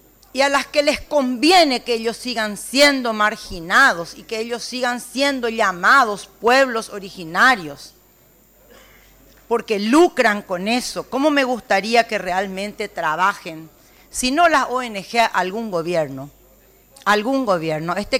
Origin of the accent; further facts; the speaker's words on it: Paraguay; diciendo nosotros somos paraguayos